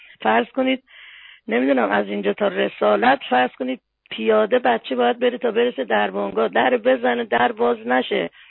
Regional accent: Iran; خب ما بالاخره ایرانی هستیم و بالاخره مسلمونم هست ریشمون.

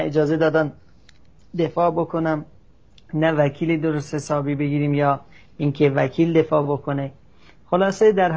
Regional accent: Sanandaj, Kurdistan, Iran; به دنیا آمدم و دغدغه‌های مذهبی داشتم و یک اهل شهر سنندج هستم و کرد هستم.

